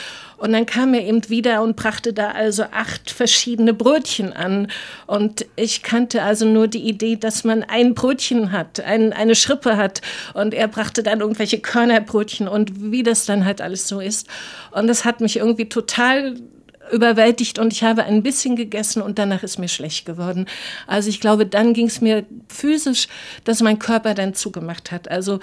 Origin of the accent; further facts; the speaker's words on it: East Germany, Germany; so, wir sind aus dem Osten, können wir was zu trinken haben.